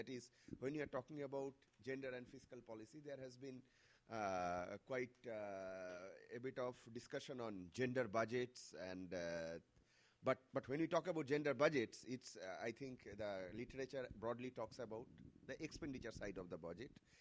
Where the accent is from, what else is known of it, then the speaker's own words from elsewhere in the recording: India; And I am from India, and there are five other countries.